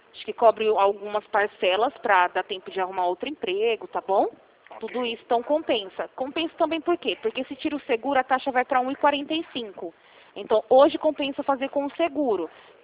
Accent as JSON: {"language": "Portuguese", "town": "Rio Claro", "region": "São Paulo", "country": "Brazil", "said": "E eu sou aqui de Rio Claro mesmo"}